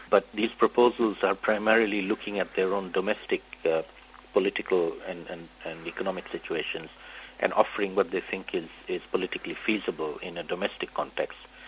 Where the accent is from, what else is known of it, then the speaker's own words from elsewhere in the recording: Bangladesh; I come originally myself from Bangladesh